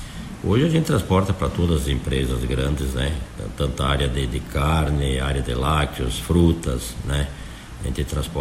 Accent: Palmitos, Santa Catarina, Brazil; born there; com meu falecido pai, que veio do Rio Grande do Sul em 1945, eu nasci aqui em Palmitos

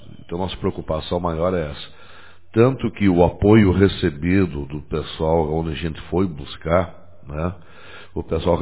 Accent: Rio Grande do Sul, Brazil; Eu vou dizer assim, como bom gaúcho, em todo mundo, né?

